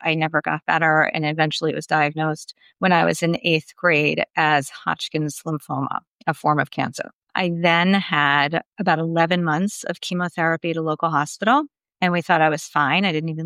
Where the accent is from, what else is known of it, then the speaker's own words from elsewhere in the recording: Queens, New York, United States; I am born and bred in Queens, New York. I grew up going to a Jewish day school, and my parents were active in our local synagogue.